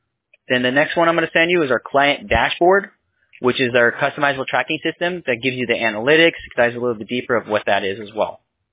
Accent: Bronx, New York, United States; born there; now in Tampa, United States; But I was born in the Bronx, New York.

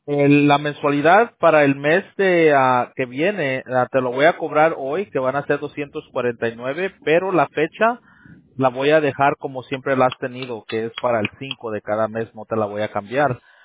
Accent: Mexico; como nosotros mexicanos, es como que, ¿qué onda, güey?

